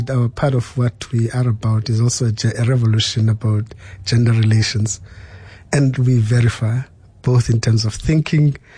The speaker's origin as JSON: {"language": "English", "country": "South Africa", "said": "I'm a part of the proud South African nation."}